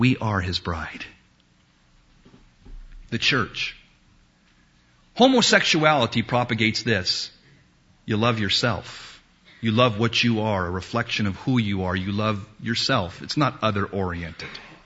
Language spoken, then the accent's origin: English; United States; I apologize as an American.